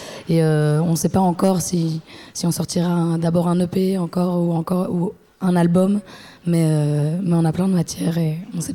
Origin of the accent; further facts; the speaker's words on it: Brussels, Brussels-Capital Region, Belgium; c'était important pour nous aussi, en tant que bruxelloise